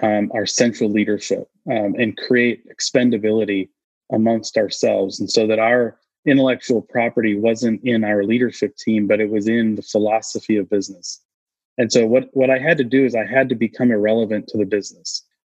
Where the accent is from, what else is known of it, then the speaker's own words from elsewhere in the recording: New England, United States; I grew up in New England as I call it typical New England. We're not feelings oriented as men.